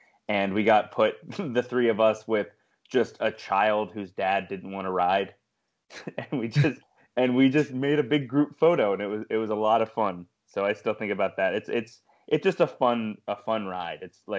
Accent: Pennsylvania, United States; But, you know, I'm from Pennsylvania. So for me, that's super warm.

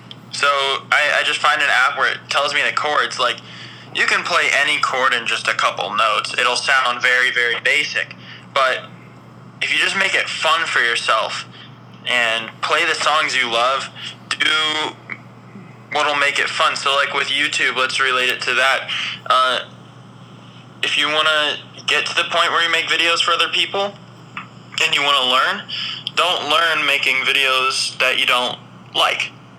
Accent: Lincoln, Nebraska, United States; I'm from Lincoln, Nebraska.

